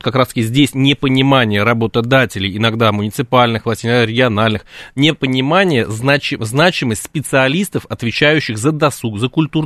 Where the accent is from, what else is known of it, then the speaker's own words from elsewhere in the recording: Zelenograd, Moscow, Russia; born there; also born or lived in Saint Petersburg; Я родился в Зеленограде, переехал ненадолго в Санкт-Петербург, из столицы в столицу, и обратно вернулся в Москву.